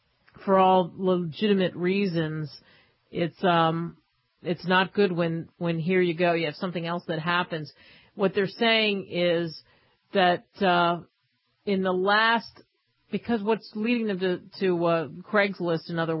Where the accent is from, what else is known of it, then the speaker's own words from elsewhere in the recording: New Jersey, United States; it's not too far, didn't happen too far from where I grew up in New Jersey.